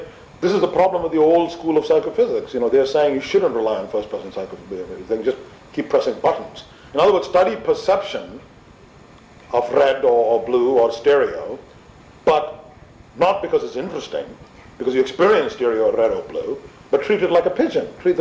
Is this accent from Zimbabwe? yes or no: no; India; I come from India